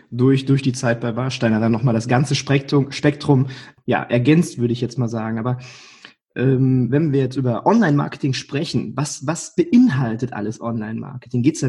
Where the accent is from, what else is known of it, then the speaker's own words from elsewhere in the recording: North Rhine-Westphalia, Germany; Ich bin im Sauerland aufgewachsen